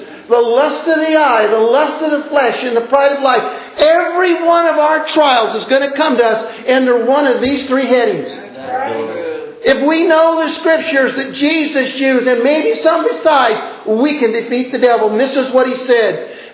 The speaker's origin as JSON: {"language": "English", "country": "United States", "tie": "born there", "said": "I'm glad I'm born here. I'm glad I'm an American."}